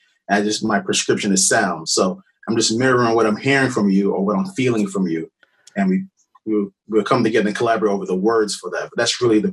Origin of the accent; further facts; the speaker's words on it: New York City, New York, United States; Well, I'm a New Yorker from the concrete jungle. My mother's from Curacao, which is Antilles of the Dutch colonies.